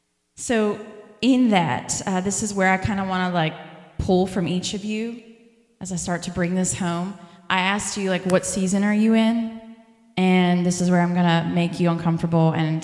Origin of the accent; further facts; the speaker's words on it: Pittsburgh, Pennsylvania, United States; you know, I've grew up with all four seasons, right? I'm from Pittsburgh. We have all four.